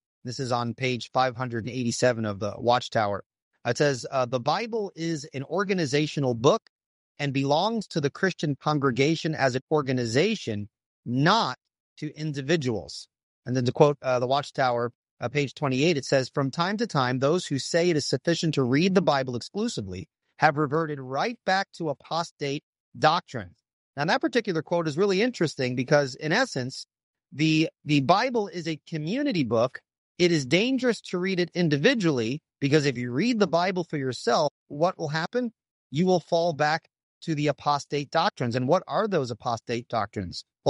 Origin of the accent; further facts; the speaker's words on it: Long Island, New York, United States; now in North Carolina, United States; Yeah, I grew up on the East Coast, so I grew up on Long Island.